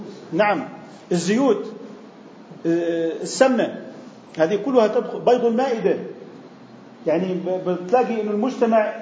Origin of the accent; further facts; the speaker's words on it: Jordan; حالة البكالوريوس الدرجة الجامعية الأولى عندنا في الأردن اعتبرت من النفقات الواجبة